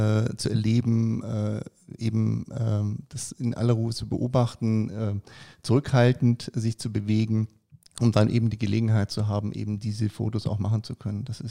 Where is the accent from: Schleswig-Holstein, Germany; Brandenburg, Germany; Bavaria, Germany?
Bavaria, Germany; Munich; Also ich bin Münchner, ja, aber meine Frau ist aus Berlin.